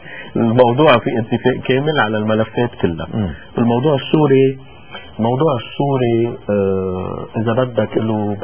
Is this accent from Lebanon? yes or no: yes; Lebanon; كنا نحن كلبنانيين عشاق الديمقراطية رح نحسد سوريا